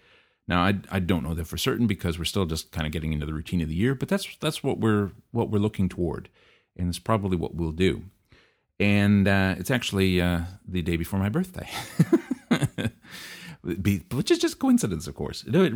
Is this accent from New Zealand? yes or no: yes; New Zealand; I cannot have a Google Voice number as a New Zealander.